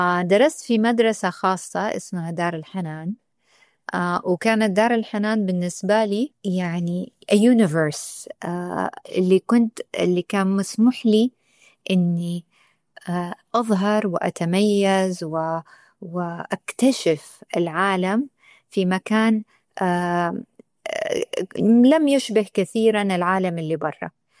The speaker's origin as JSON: {"language": "Arabic", "region": "Hejaz", "country": "Saudi Arabia", "said": "أنا من الحجاز، ثقافة سعودية موطنا، مسلمة،"}